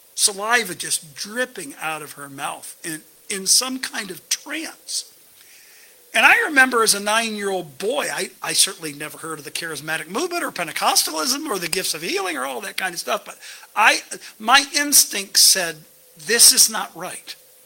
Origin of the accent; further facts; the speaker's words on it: Akron, Ohio, United States; also born or lived in Bath; So when I was a kid, I was born in Bath, grew up in Akron